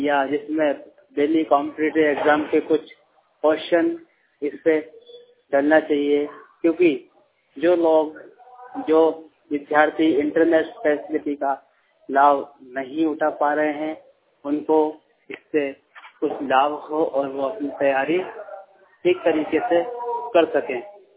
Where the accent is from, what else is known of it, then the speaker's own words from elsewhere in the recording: Vidisha, Madhya Pradesh, India; और मैं जिला विदिशा से हूँ।